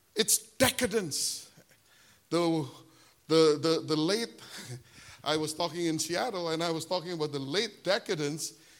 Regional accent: Bandung, West Java, Indonesia; 1992, when I started our church in Bandung, after 12 years being away from Indonesia, I came back to my hometown and did a crusade in Bandung.

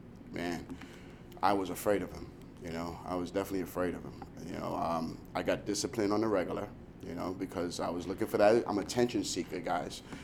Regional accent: Brooklyn, New York, United States; I grew up in Brooklyn, New York, you know, in Williamsburg, pretty Hasidic area, you know.

